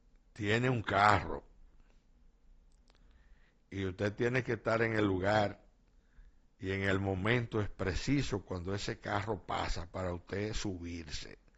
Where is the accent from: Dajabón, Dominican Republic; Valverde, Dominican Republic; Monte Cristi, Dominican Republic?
Monte Cristi, Dominican Republic; Montecristi; No sé si el encuentro en Montecristi, en mi patria chica, fue el primero